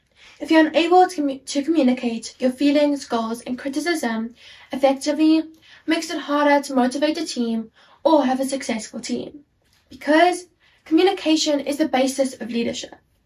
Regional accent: South Africa; I'm a South African

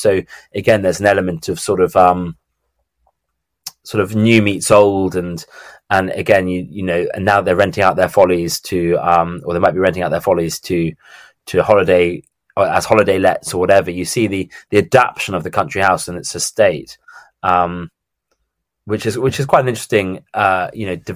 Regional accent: South East England, United Kingdom; the village near where I grew up in Surrey, Shere

